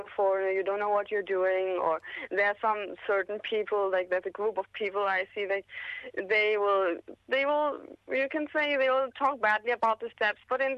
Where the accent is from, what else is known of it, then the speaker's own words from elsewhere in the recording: Denmark; Yes, I'm from Denmark and I live in Denmark in Europe.